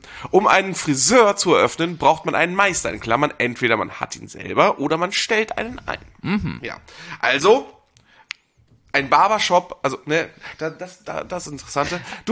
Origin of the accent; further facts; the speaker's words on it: Geesthacht, Schleswig-Holstein, Germany; ich komme ja nicht aus Hamburg, ja. Ne? Ich komme ja aus einer kleinen Stadt vor Hamburg.